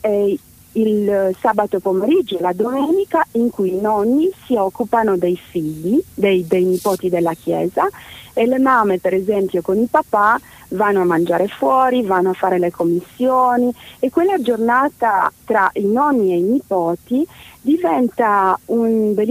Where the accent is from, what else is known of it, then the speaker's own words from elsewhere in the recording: Romania; io sono rumena e sono lontana da mio padre.